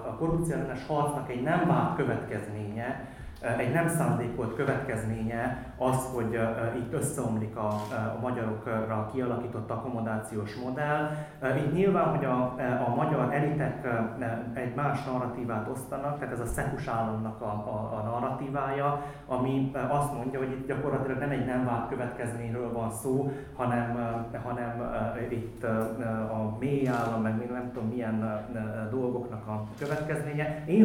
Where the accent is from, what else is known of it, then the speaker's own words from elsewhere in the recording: Transylvania, Romania; Tehát hogy mondjuk nekem, mint erdélyi szereplőnek különböző kapcsolódási pontjai vannak